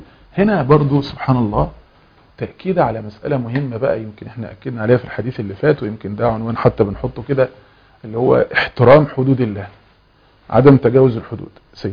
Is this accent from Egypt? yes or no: yes; Egypt; دي كلمة مشهورة عندنا في مصر، ممكن في الأرياف حتى كمان